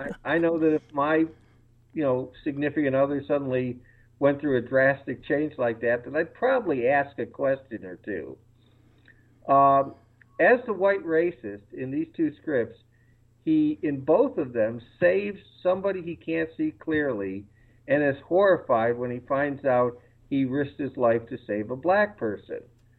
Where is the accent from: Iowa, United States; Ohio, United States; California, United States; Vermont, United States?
Ohio, United States; Cleveland; when I was growing up in Cleveland, which was a heavily segregated city, my first black friends were comic book fans.